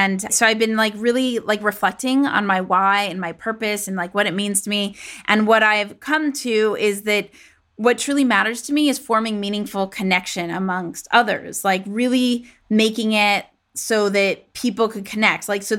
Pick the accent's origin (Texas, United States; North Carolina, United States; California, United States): California, United States; Los Angeles; coming at us from my hometown, Los Angeles.